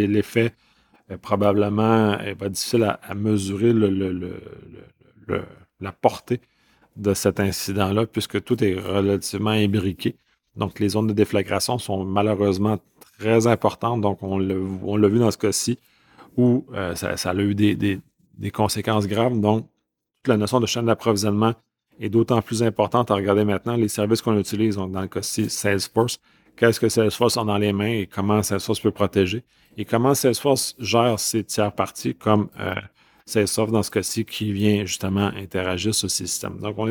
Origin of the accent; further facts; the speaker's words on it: Canada; Puis en tant que Canadien, bien, ça m'intéresse